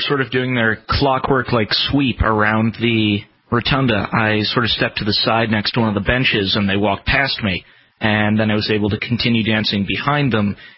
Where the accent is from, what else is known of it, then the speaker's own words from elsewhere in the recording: Pennsylvania, United States; I'm from about 40 minutes north of Philadelphia.